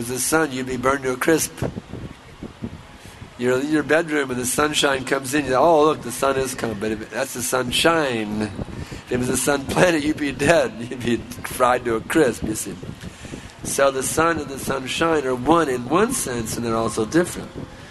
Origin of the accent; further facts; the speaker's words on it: United States; I'm speaking in English because I grew up in America, and they didn't teach us Hindi over there.